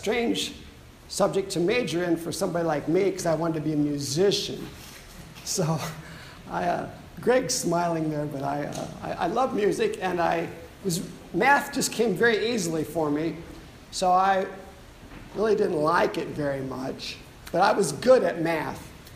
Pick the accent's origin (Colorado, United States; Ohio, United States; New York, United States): Ohio, United States; Pemberville; born there; I was born in Pemberville, Ohio, and went to college, my first year of college, at a very famous university. It's called BGSU.